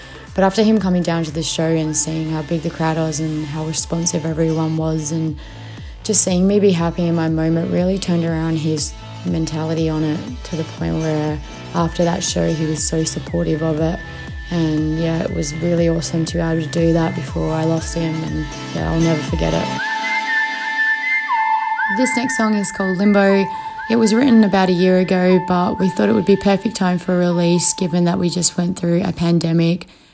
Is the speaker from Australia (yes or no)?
yes; Perth, Western Australia, Australia; I'm from Perth, WA, and I'm this week's Triple J Unearthed feature artist.